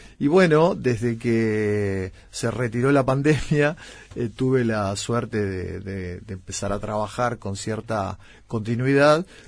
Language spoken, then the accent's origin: Spanish; Uruguay; se ve que somos cafeteros los uruguayos